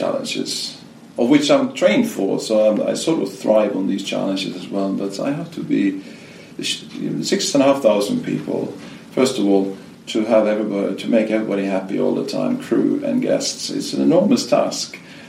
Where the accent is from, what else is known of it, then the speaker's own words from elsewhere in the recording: Bergen, Vestland, Norway; English is a second language; I did grow up in the busiest cruise port in Northern Europe, my hometown of Bergen, which is the gateway to the beautiful fjords of the west coast of Norway.